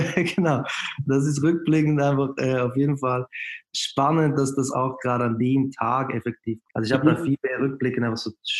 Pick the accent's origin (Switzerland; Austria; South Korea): Switzerland; moved away as an adult; now in Hamburg, Germany; vielleicht muss man sagen, ich war 20 und bin aus der Schweiz nach Hamburg für ein paar Monate mit dem Ziel, eigentlich auch wirklich nur ein paar Monate zu bleiben